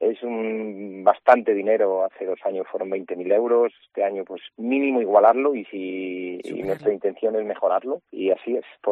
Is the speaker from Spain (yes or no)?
yes; Ledesma, Castile and León, Spain; ese festival seguirá de mi mano aquí en mi pueblo, en Ledesma.